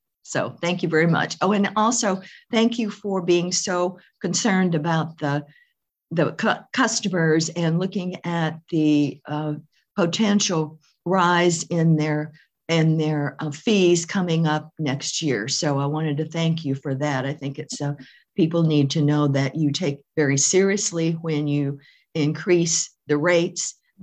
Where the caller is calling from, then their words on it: Edmonds, Washington, United States; I'm calling in from Edmonds, Washington.